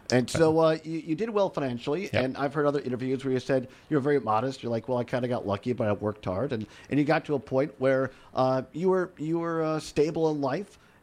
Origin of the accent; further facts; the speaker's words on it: Richland Center, Wisconsin, United States; growing up in Richland Center, I worked on the radio station there.